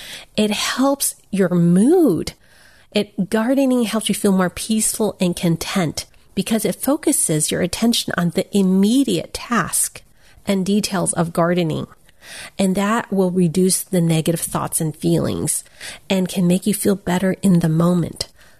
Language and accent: English; United States; I'm Chinese American, and there's an instrument that I started learning to play